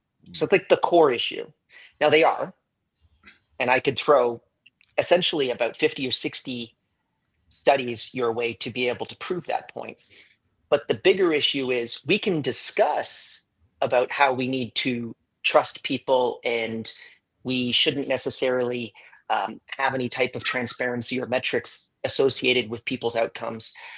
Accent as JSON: {"language": "English", "country": "Canada", "lives_now": "Barbados", "said": "I'm Canadian, currently in Barbados."}